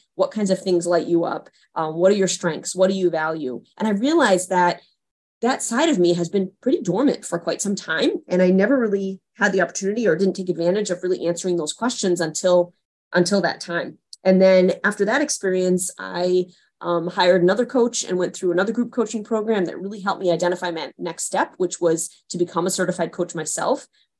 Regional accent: Massachusetts, United States; No, yeah, born and raised in Massachusetts.

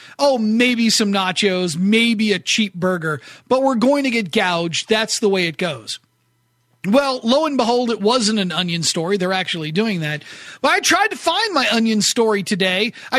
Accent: New England, United States; And I grew up in New England, so I was more on the Celtic side of things.

